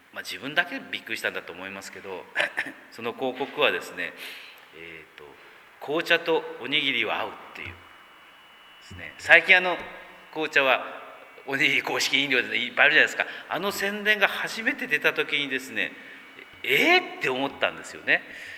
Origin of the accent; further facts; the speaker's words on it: Kumamoto, Japan; 熊本に帰ってきましてですね、実家に帰ることがですね、よく、月に3回ぐらいはあります。自分の田舎に行くとですね、やっぱりほっとするっていうかですね